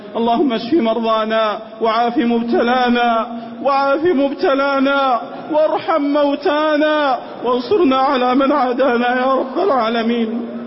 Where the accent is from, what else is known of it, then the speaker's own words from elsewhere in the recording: Saudi Arabia; وأراد بلادنا المملكة العربية السعودية بسوء